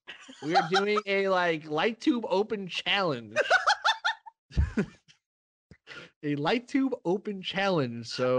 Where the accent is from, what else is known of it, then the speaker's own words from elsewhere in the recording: Midwest, United States; I need to get a clarification on Wawa because as a Midwesterner, I always like, I'm more interested in places that are not near me